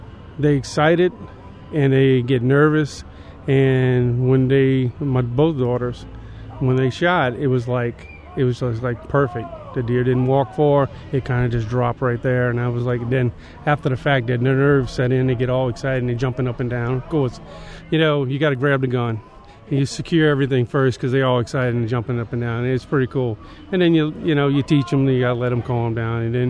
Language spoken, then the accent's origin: English; Louisiana, United States; Well, I'm born and raised in Plaquemine Parish.